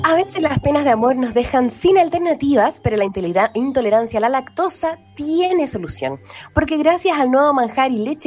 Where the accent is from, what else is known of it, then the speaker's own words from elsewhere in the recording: Puerto Montt, Los Lagos, Chile; Yo soy de Puerto Montt, él es de Puerto Varas, así es que estamos cerca y lejos a la vez.